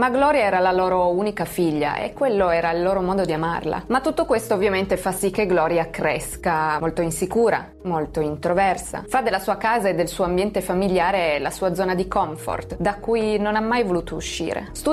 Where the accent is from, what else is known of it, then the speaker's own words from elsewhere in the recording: Piedmont, Italy; ambientato nella mia città natale. 2016, dintorni di Torino.